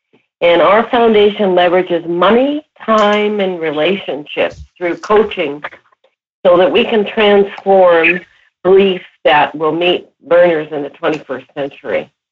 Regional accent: Canada

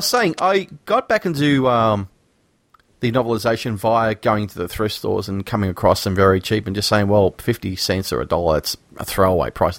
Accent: Australia; accent: Australian; I can really lay on my accent.

